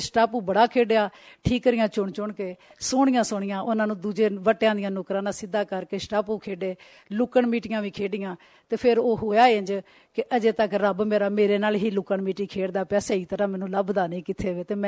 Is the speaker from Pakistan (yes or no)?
yes; Punjab, Pakistan; ਮੈਂ ਸਿਆਲਕੋਟ ਦੇ ਇੱਕ ਕਸਬੇ, ਸਰਹੱਦੀ ਕਸਬੇ, ਜਿੱਥੋਂ ਇੰਡੀਆ ਦੀ ਸਰਹੱਦ ਵੀ ਸਾਫ਼ ਨਜ਼ਰ ਆਉਂਦੀ ਹੈ, ਉੱਥੇ ਮੈਂ ਜੰਮੀ ਤੇ ਜਿਹੜੀ ਮੁੱਢਲੀ ਪੜ੍ਹਾਈ ਹੈ ਉੱਥੇ ਆਪਣੇ ਪਿੰਡ ਦੇ ਪ੍ਰਾਇਮਰੀ ਸਕੂਲ ਵਿੱਚੋਂ ਕੀਤੀ